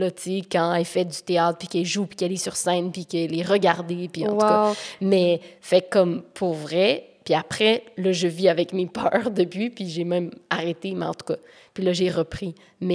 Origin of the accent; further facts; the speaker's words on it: Rimouski, Quebec, Canada; puis je viens de Rimouski. Fait qu'il n'y avait pas 1000 opportunités.